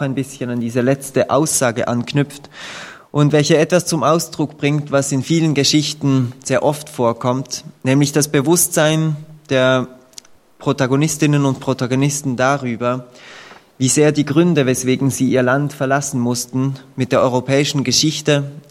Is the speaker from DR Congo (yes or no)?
yes; DR Congo; moved away; Ja, ich bin im Kongo aufgewachsen, aber ich verließ Kongo bereits in den frühen 90er Jahren, um nach Angola zu gehen.